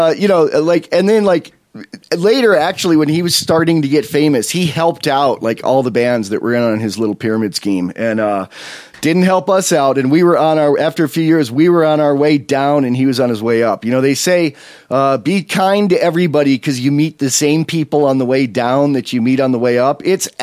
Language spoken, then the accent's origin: English; Wyoming, United States; but one of the birds is a buffalo because we're from Wyoming.